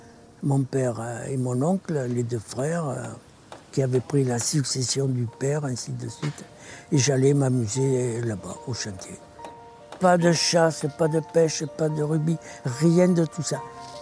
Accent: Gujan-Mestras, Nouvelle-Aquitaine, France; born there; Je suis né à Mestras, dans une famille de constructeurs de pinasses, puisque ma famille, mes ancêtres, depuis 1800, construisent des pinasses

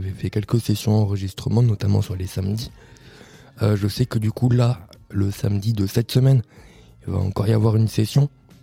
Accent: Saint-Julien-Molin-Molette, Auvergne-Rhône-Alpes, France; now in Saint-Étienne, France; J'ai 17 ans, bientôt 18 ans en juillet. Je vis à Saint-Étienne depuis 2 ans.

